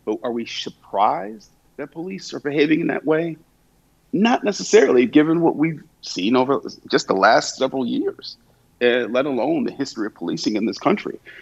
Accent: Cleveland, Ohio, United States; So, you know, in my hometown of Cleveland, I mean, we see their actions are virtually, you know, authoritarian in the last couple of days.

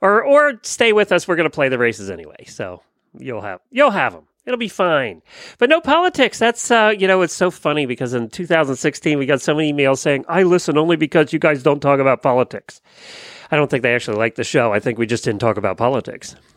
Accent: Ocala, Florida, United States; from Ocala, Florida.

